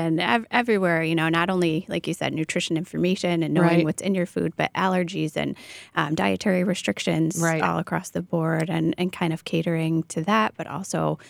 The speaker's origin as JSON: {"language": "English", "region": "Michigan", "country": "United States", "lives_now": "Chicago, United States", "said": "So I am from Northern Michigan and a little tiny town up near the Mackinac Bridge, very close to Lake Huron, up there at the tip of the Mitt. And I have been in Chicago for about 5 years now."}